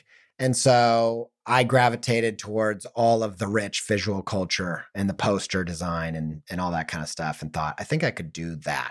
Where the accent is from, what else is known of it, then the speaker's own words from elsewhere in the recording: Midwest, United States; growing up in the Midwest in the suburbs, nobody knew anybody doing anything creative for a living whatsoever.